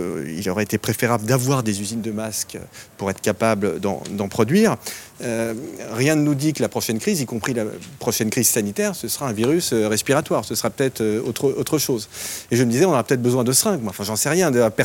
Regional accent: France; en tant que Français

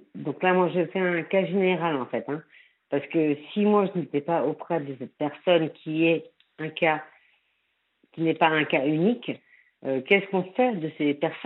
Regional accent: Saint-Malo, Brittany, France; Et moi, je suis Malouine, de Villers-Vilaine.

